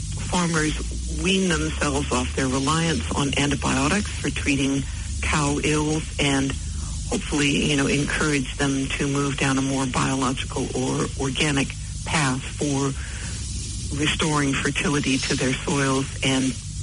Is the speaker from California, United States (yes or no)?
yes; California, United States; now in New Zealand; I grew up in Northern California.